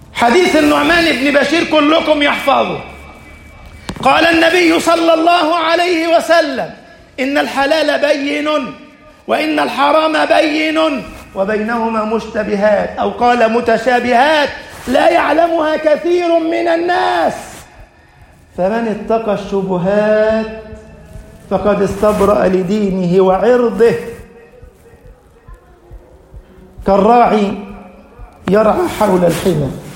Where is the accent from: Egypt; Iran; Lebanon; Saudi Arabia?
Egypt; اجعل بلدنا مصر أمنا أمانا، سخاء رخاء